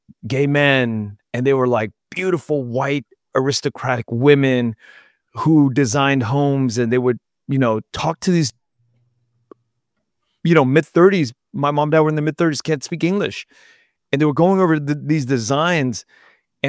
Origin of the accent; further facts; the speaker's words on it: United States; born there; And I was born in the United States.